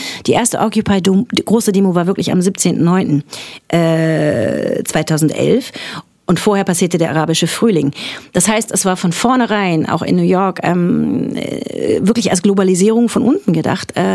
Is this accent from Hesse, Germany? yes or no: yes; Frankfurt am Main, Hesse, Germany; Ich komme eben aus Frankfurt am Main und habe da studiert